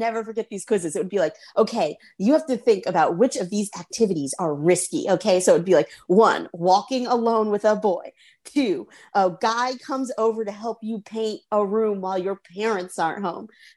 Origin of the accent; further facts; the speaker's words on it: Charlotte, North Carolina, United States; So I am from Charlotte, North Carolina.